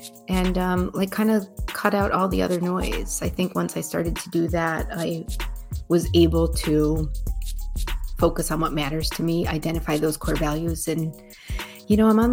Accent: Chicago, Illinois, United States; I'm like, I'm from Chicago.

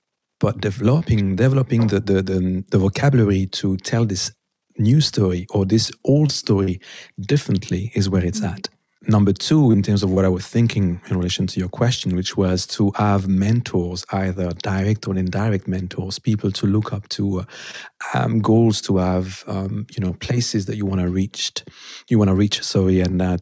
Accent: Paris, Île-de-France, France; English is a second language; I really disliked it because I'm French. I'm from Paris in particular.

